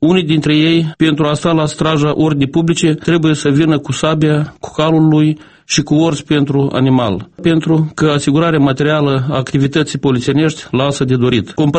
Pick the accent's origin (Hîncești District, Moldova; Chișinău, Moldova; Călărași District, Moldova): Hîncești District, Moldova; Cioara; Cioara e satul meu de Baștină. O părticică din sufletul meu a rămas acolo.